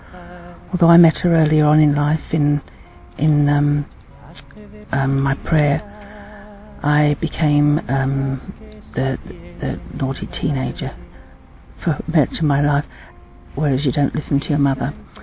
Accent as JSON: {"language": "English", "region": "England", "country": "United Kingdom", "moved": "yes", "lives_now": "Australia", "said": "I'm English, but I've been living in Australia for the last 28 years."}